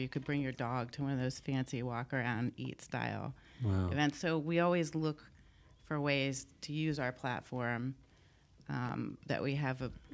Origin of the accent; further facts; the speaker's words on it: Washington, District of Columbia, United States; Well, I grew up in Washington, D.C.